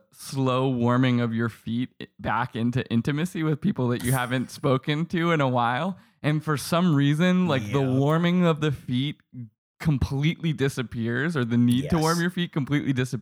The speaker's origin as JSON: {"language": "English", "region": "New Hampshire", "country": "United States", "said": "I'm from New England, New Hampshire, a little north of Boston."}